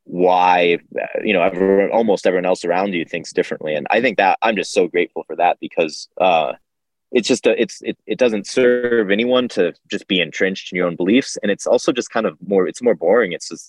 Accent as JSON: {"language": "English", "region": "Idaho", "country": "United States", "tie": "born or raised there", "said": "So I grew up in North Idaho, in the panhandle of Idaho."}